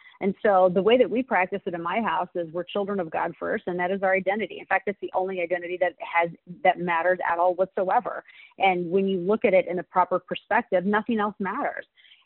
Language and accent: English; United States; I don't believe in giving up any more of my authority as an American citizen to the government